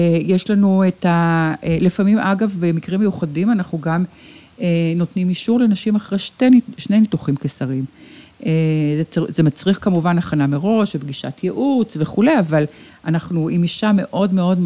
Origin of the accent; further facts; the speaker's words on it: Ramat Gan, Tel Aviv District, Israel; born there; כאן נולדתי, כאן נולדו לי ילדיי, כאן בניתי את ביתי באמת.